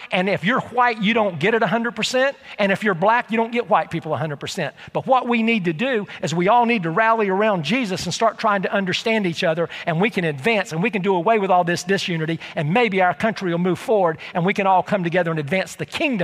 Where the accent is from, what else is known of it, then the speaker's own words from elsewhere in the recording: United States; I'm a white boy from Polk County and I grew up in Polk County as a white kid.